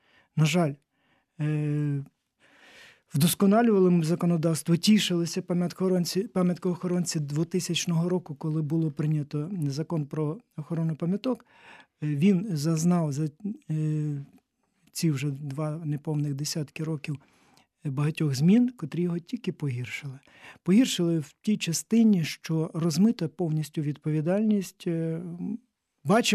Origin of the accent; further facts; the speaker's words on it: Ivano-Frankivsk Oblast, Ukraine; в моїй рідній Івано-Франківській області згоріло за роки незалежності кільканадцять храмів